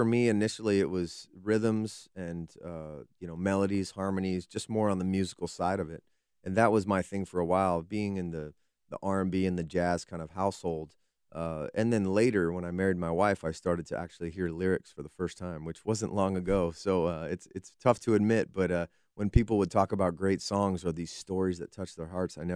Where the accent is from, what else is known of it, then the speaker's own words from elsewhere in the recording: San Diego, California, United States; also born or lived in Las Vegas; I was born in Vegas, and we lived there till I was seven. So the memories before that, before we moved to San Diego, were short.